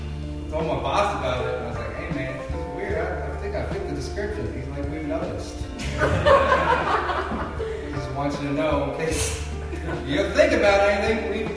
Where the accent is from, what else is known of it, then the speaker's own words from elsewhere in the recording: Denver, Colorado, United States; now in Illinois, United States; It's fucked up because I'm from Colorado. So I get to grow up right down the street from Columbine. And I moved here to Illinois.